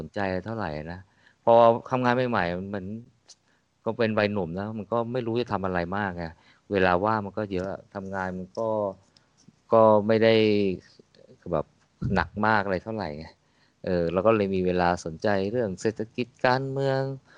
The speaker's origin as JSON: {"language": "Thai", "town": "Bang Sai", "region": "Phra Nakhon Si Ayutthaya", "country": "Thailand", "tie": "born or raised there", "said": "คือบ้านเกิดเนี่ยอยู่อำเภอบางไทรแต่ว่าไปตัวจังหวัดเนี่ยก็ค่อนข้างบ่อย"}